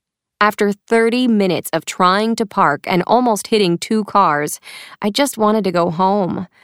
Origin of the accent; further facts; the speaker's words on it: New York City, New York, United States; I'm from New York City, where most people don't even learn to drive until they're older.